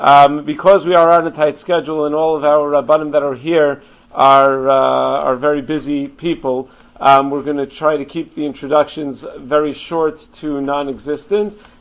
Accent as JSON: {"language": "English", "town": "Five Towns", "region": "New York", "country": "United States", "tie": "born or raised there", "said": "I grew up in the Five Towns."}